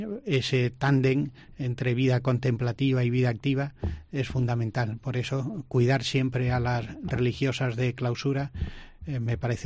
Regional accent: Granada, Andalusia, Spain; volver a Granada, donde volver a Andalucía, en Granada siempre ha estado mi familia, pues es volver a mi tierra.

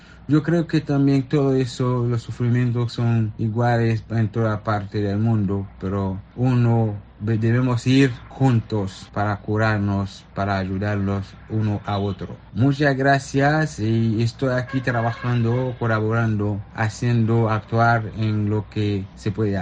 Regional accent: South, Haiti; TV, misionero redentorista, soy del sur de Haití

